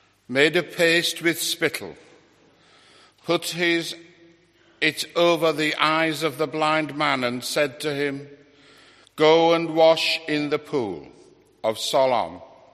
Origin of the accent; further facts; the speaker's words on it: Hull, Yorkshire and the Humber, United Kingdom; born there; Although I was born in Hull, I always refer to Hull as Ireland. So it was really my mother's home.